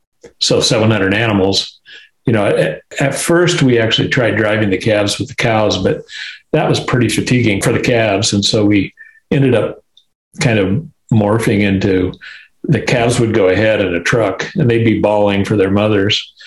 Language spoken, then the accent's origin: English; Arnold, Nebraska, United States; My hometown was actually Arnold, where I went to high school, but they're both tiny little towns of 600 or 800